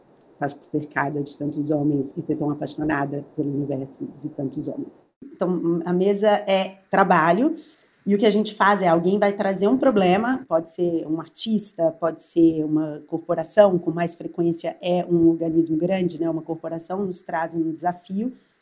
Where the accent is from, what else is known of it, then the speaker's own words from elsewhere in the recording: Belo Horizonte, Minas Gerais, Brazil; Eu sou de BH, atleticana, irmã de 3 irmãos e mãe de 3 filhos, homens.